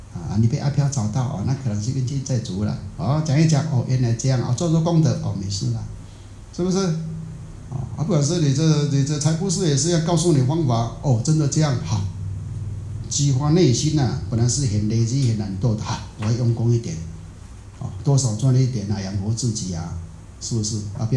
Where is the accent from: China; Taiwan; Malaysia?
Taiwan